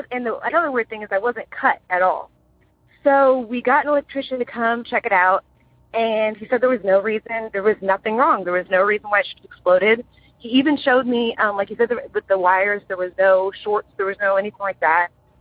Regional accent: Houston, Texas, United States; I'm from Houston, Texas.

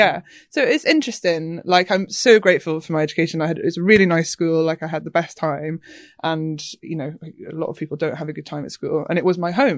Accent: Scotland, United Kingdom; now in London, United Kingdom; I have been living in Hackney for a while. So, yeah, I grew up in Scotland, but yeah, no accent anymore, I suppose.

